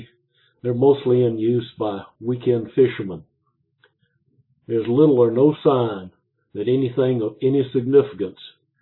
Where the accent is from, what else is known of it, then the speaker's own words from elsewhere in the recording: Cameron, South Carolina, United States; moved away as an adult; also born or lived in Orangeburg; now in Texas, United States; I was born in Orangeburg. I grew up in Cameron. I graduated from Clemson. I married my Orangeburg sweetheart. And in 1965, we were gone to Texas.